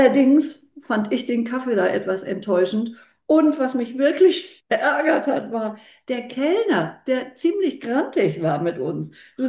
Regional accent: Hamburg, Germany; als Hamburgerin

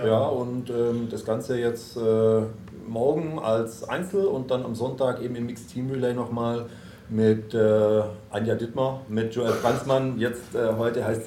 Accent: Baden-Württemberg, Germany; moved away; in Oberschwaben, in meiner alten Heimat.

